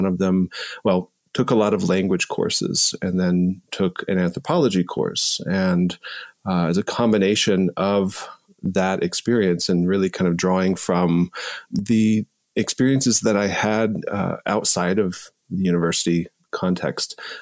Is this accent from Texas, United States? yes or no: yes; Texas, United States; I grew up in Texas. As you said, I'm a citizen of the Cherokee Nation, but I primarily grew up away from community.